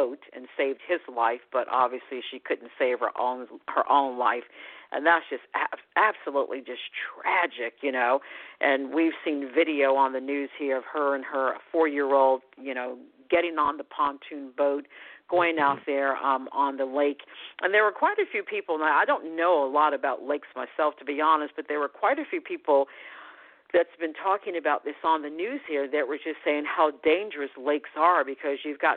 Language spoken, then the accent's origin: English; United States